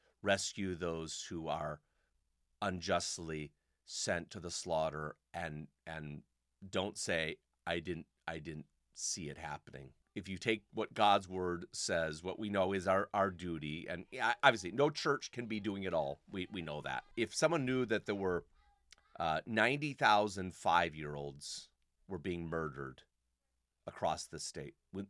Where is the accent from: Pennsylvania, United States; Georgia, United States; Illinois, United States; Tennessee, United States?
Illinois, United States; I was born and bred in Illinois. The Lord has kept me here for one reason or another.